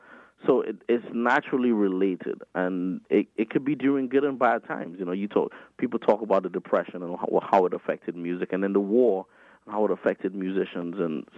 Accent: Trinidad & Tobago; and I am not American. I'm from Trinidad and Tobago.

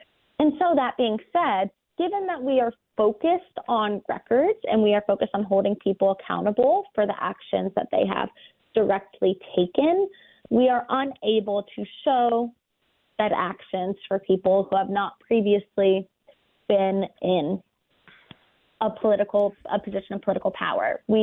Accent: Maryland, United States; because I'm from Maryland, I'm going to use a Maryland example

